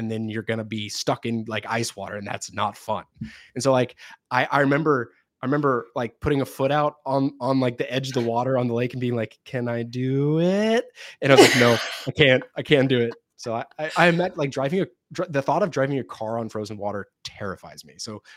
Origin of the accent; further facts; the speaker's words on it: Atlanta, Georgia, United States; now in Buffalo, United States; I'm currently living in Buffalo, New York. I'm a transplant from Atlanta, born and raised in the South.